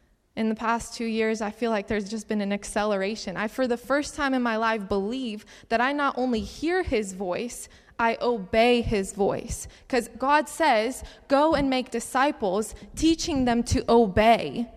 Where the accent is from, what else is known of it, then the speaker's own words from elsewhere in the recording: Cincinnati, Ohio, United States; also born or lived in Utica, New York; So just like Oleg said, I'm from Cincinnati, Ohio. My brother and I came all the way up here to New York. Actually, I was born in Utica, New York, for those of you who don't know. I was born here.